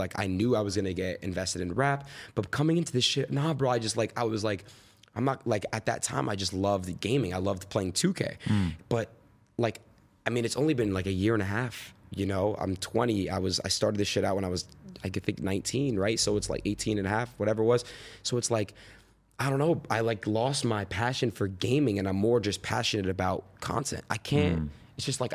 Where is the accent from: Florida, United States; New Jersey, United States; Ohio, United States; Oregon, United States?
Florida, United States; born there; also born or lived in New York / California; I was born in Florida, moved to New York, moved to Cali, moved back to New York, moved. Back to Cali.